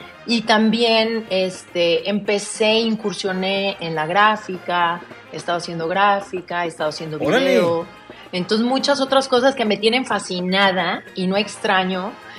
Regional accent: Mexico; para mí como mexicana, viviendo también mucho tiempo fuera

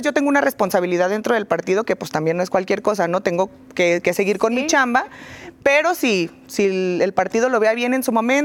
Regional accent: Tepatitlán, Jalisco, Mexico; Yo soy alteña, soy de Tepa.

